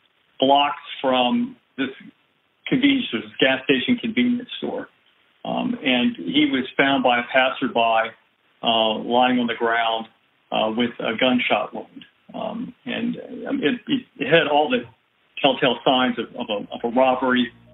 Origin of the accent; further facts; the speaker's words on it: Pennsylvania, United States; born there; moved away as an adult; now in New Orleans, United States; I was born in Pennsylvania. I came down here to New Orleans to go to Loyola University.